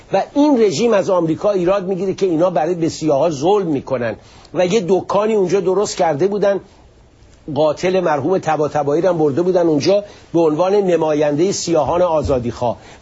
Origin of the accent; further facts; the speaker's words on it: Iran; من به عنوان یک ایرانی در سرزمینی که 100 سال پیش مشروطیت میاد